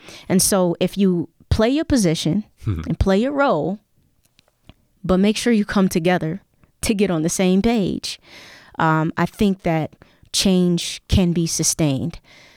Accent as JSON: {"language": "English", "country": "United States", "said": "And as an American"}